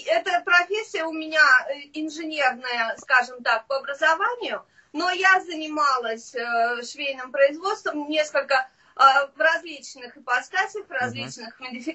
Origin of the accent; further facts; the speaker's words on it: Ivanovo Oblast, Russia; Я жила всю жизнь в России, сама я родом из Ивановской области.